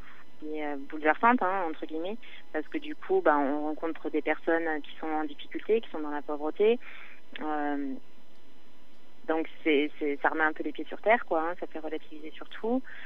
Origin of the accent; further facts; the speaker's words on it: France; nous, en tant que Français, on se prend la tête sur des choses tellement futiles